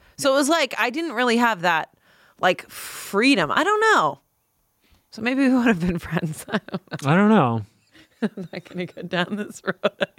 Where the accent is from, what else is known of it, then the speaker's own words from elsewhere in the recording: East Coast, United States; I was from the East Coast. The East Coast doesn't look at your careers as like possibilities.